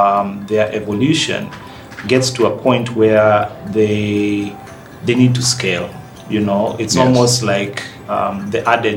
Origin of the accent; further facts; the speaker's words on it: Nairobi, Kenya; And I was born in Nairobi, grew up here.